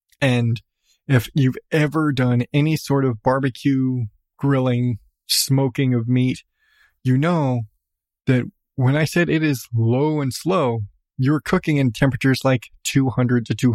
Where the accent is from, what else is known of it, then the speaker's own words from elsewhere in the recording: Southwest, United States; Nevertheless, I come from Southwest.